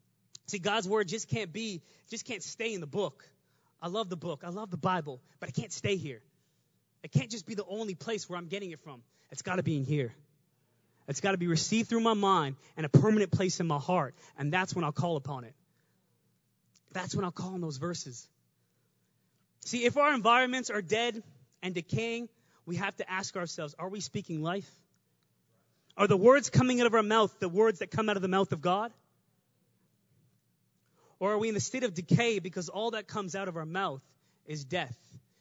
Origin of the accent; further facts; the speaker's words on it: Sri Lanka; accent: Sri Lankan; until I turn on the accent, until I turn the tone on, and I speak to them in my Sri Lankan accent, until I do that, they won't get me.